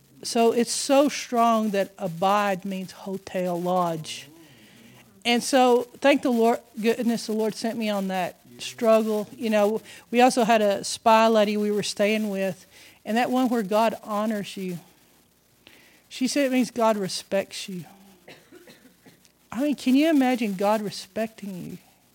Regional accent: Texas, United States; And I said, oh, I'm not a missionary. I said, I'm from Texas.

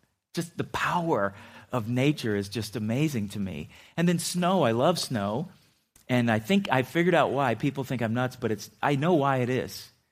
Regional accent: San Diego, California, United States; growing up in San Diego, I tell people, you know, my senior year in high school, I think I wore shorts to school every day

